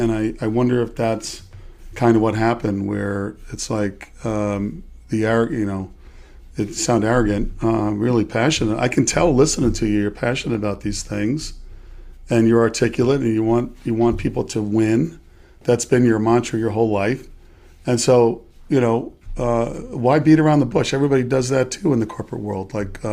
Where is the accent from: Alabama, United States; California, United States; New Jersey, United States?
New Jersey, United States; I grew up in New Jersey where people are extremely blunt.